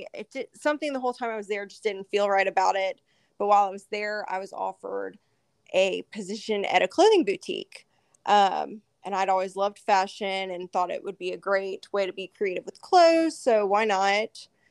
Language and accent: English; Augusta, Georgia, United States; Yeah, so I'm from Augusta, Georgia.